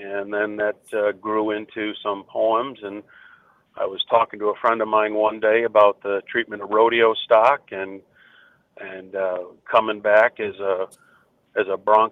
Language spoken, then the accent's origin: English; Arizona, United States; also born or lived in Buffalo, New York; I was born in Buffalo, New York, believe it or not, and both my grandfathers were there, and we moved to Arizona, I think, about the time I was five.